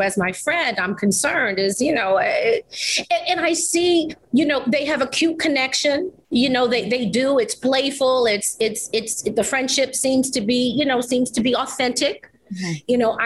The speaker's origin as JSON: {"language": "English", "region": "New York", "country": "United States", "said": "I'm from New York. Okay. So let me know where I stand with you."}